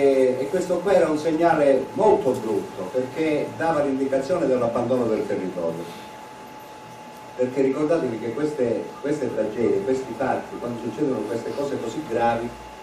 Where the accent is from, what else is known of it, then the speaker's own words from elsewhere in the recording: Catanzaro, Calabria, Italy; perché siamo tutti di Catanzaro, la maggior parte